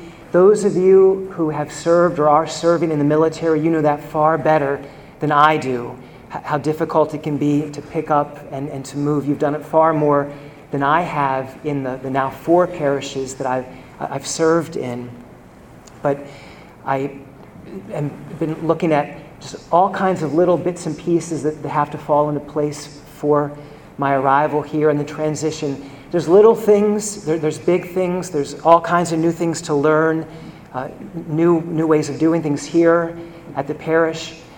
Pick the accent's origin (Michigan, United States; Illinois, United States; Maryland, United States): Maryland, United States; Columbia; also born or lived in Catonsville, United States; So I grew up in part in Columbia, Maryland, and then we moved at the end of my fifth grade year next door to Catonsville.